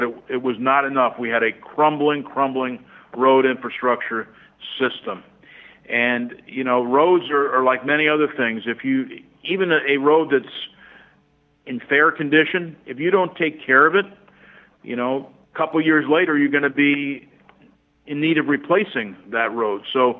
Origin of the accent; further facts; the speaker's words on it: West Des Moines, Iowa, United States; now in Cedar Rapids, United States; You know, I came from West Des Moines, and one of the first things I noticed was the condition of our roads in the city of Cedar Rapids.